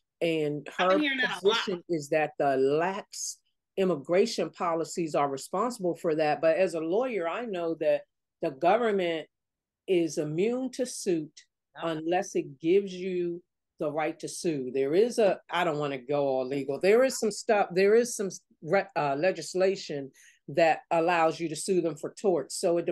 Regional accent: United States; But at the end of the day, after what I finally realized is, I'm American.

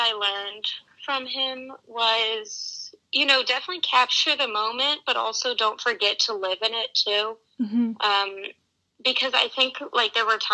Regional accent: Virginia, United States; So I grew up in Northern Virginia, in a suburb. I have three siblings and then my parents.

